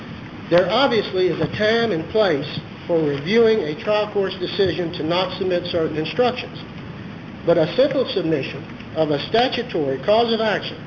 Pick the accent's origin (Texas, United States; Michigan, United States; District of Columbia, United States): Texas, United States; Victoria; I'm an attorney from Victoria, Texas